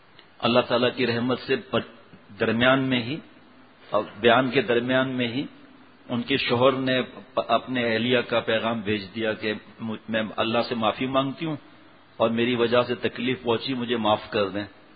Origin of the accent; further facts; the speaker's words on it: Tharparkar, Sindh, Pakistan; ہم گاؤں کے رہنے والے ہیں ریگستان کے اندر, تو ہم دیکھتے تھے کہ کیونکہ پیدائش یہاں کی لیکن جاتے تھے گاؤں تھرپارکر